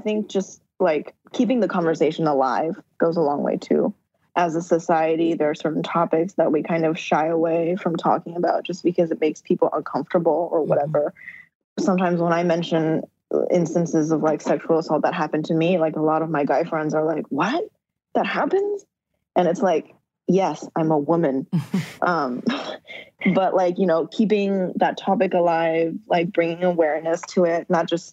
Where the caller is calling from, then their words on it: Moldova; I'm calling you from Moldova right now.